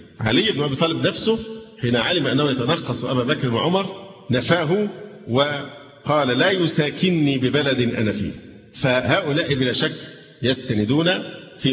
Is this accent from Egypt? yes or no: yes; Egypt; فالهجرة دلوقتي صعب عندنا في مصر، الهجرة لأي بلد تانية صعبة.